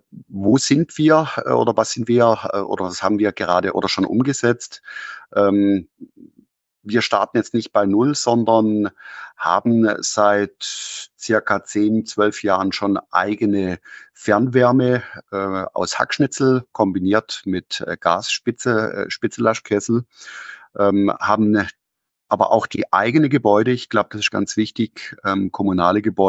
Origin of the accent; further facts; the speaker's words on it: Murg, Baden-Württemberg, Germany; ich bin jetzt seit 17 Jahren, darf jetzt Bürgermeister hier in meiner Heimatgemeinde sein, Murg, direkt an der Schweizer Grenze, gute 7000 Einwohner.